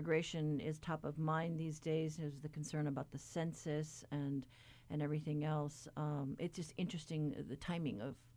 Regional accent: Guam; also born or lived in US mainland; I grew up in Guam, and I have siblings who were born in Guam. I was born on the mainland.

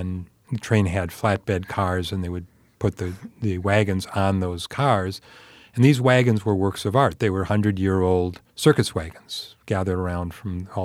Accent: Milwaukee, Wisconsin, United States; I remember when I was growing up in Milwaukee, I must have been 6 or 7, and the circus would come to Milwaukee

